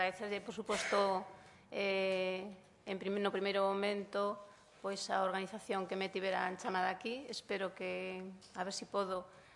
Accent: Cangas, Galicia, Spain; E como veño de Cangas

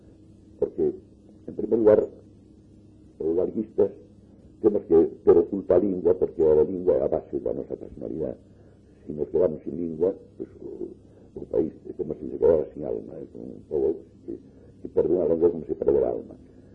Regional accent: Galicia, Spain; O meu galego é o galego do meu entorno de neno, é o galego que falaba a miña nai, é o galego que falaba, entón o meu povo falaba todo o mundo galego

